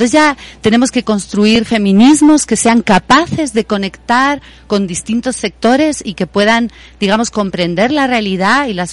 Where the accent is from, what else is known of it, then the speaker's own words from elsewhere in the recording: Spain; moved away; yo, que vengo de España, he hecho en estos últimos años